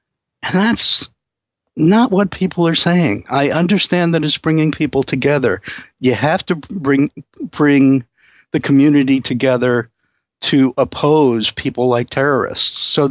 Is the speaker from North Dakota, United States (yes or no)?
no; New York, United States; I learned this the hard way growing up in New York.